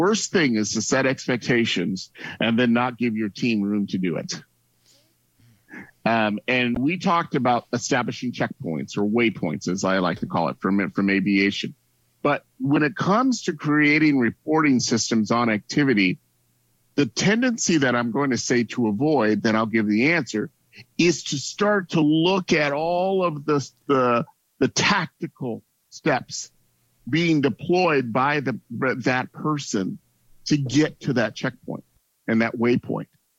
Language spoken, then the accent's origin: English; Chicago, Illinois, United States; So I was born and raised in Chicago, so, okay, some things are still ingrained in me.